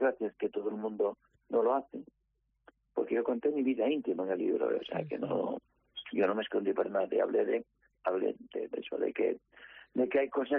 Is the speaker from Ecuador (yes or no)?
no; Coaña, Asturias, Spain; soy de cerca de Navia, que soy de Coaña